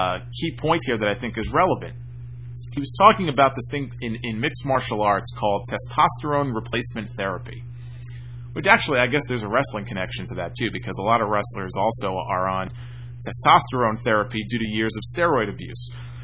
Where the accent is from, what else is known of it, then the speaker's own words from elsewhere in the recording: Pikeville, Kentucky, United States; Well, I am from Pikeville, Kentucky.